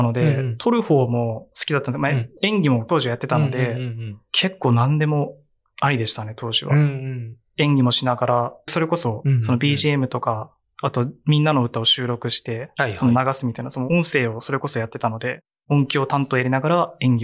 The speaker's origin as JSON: {"language": "Japanese", "region": "Fukuoka", "country": "Japan", "moved": "as an adult", "lives_now": "Tokyo, Japan", "said": "福岡出身でして、大学進学を機に東京に上京してきました。今は都内の大学に通っていまして、"}